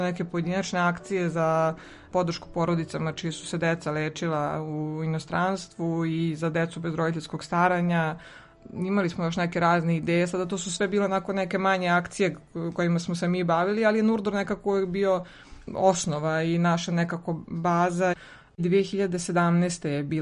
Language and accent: Serbian; Serbia